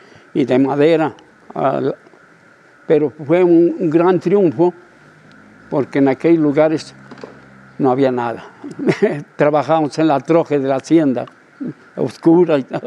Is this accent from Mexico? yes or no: yes; Tecotlán, Jalisco, Mexico; also born or lived in Ayotitlán; Nací en Ayotitlán el 16 de abril de 1933. Hice los estudios de primero a cuarto grado en la Escuela 5 de Mayo de Ayotitlán, municipio de Tecotlán, Jalisco.